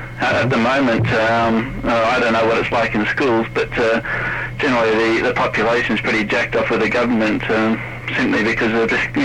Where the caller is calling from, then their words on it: Melbourne, Victoria, Australia; calling from Melbourne, Australia.